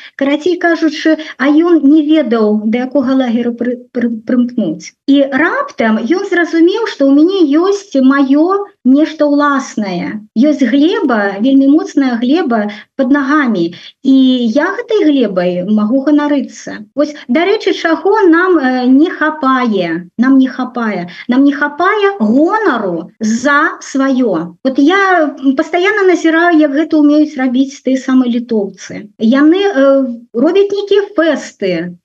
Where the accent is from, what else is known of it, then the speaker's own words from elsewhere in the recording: Baranavichy, Brest Region, Belarus; І я ж тады жыла ў Баранавічах некалькі гадоў. Ну гэта мой родны горад.